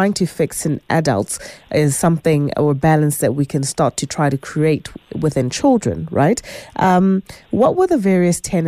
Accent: South Africa; as a South African

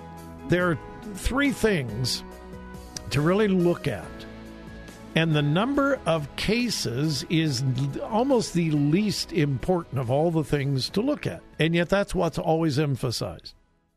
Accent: California, United States; Sometimes I'm almost embarrassed to admit that I was born and raised in California.

